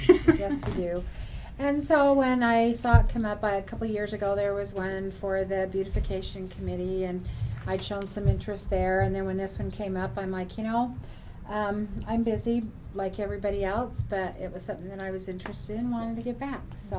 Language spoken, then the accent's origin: English; Utah, United States; But I grew up in Cache Valley, so Utah State Aggie, but have been down here a long time.